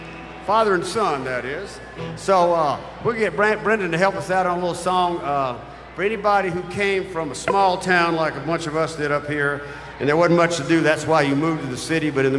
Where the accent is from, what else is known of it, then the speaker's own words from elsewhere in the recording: Mobile, Alabama, United States; this is a little song by … from my hometown of Mobile, Alabama